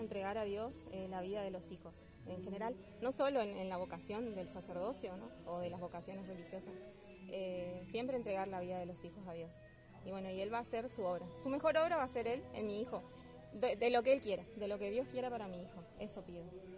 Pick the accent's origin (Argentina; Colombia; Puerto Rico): Argentina; Posadas, Misiones; Somos de Posadas, de la comunidad de Santa Lucía, de los Miguelitas.